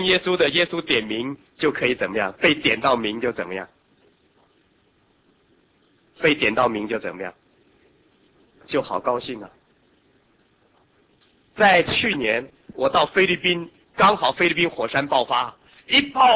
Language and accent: Chinese; Hong Kong; 我是香港人